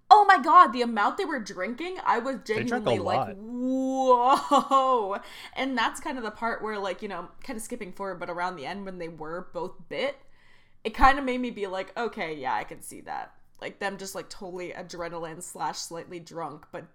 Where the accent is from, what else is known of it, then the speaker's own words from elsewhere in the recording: Canada; Honestly, truly, as a Canadian, I can finally say, let Americans speak.